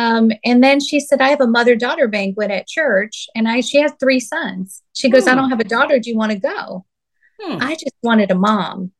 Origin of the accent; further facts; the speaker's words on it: Youngstown, Ohio, United States; And this was in Youngstown. So I grew up in Youngstown.